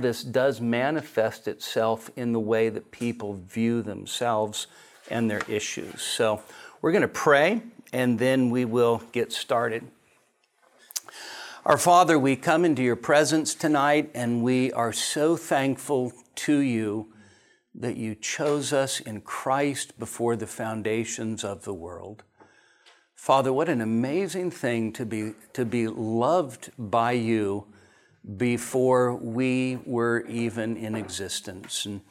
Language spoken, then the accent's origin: English; Minden, Nevada, United States; I am from Minden, Nevada, Pastor Grace Community Church.